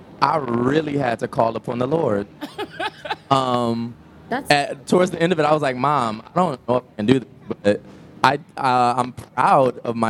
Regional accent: Detroit, Michigan, United States; I'm from Detroit, and I grew up there my whole life.

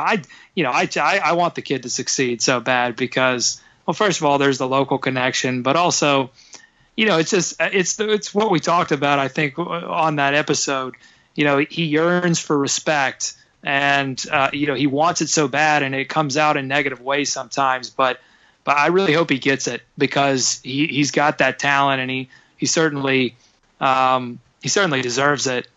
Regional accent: Gastonia, North Carolina, United States; They filmed part of Talladega Nights, Ballad of Ricky Bobby. They filmed part of it in Gast

